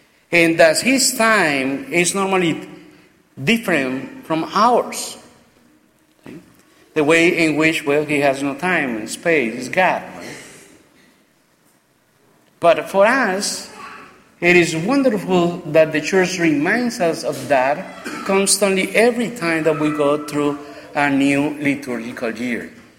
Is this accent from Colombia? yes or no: yes; Colombia; English is a second language; moved away as an adult; now in United States; He was the one who welcomed me when I came from Colombia 26 years ago as a seminarian. No speaking any English, and he mixed Latin, French, and Spanish.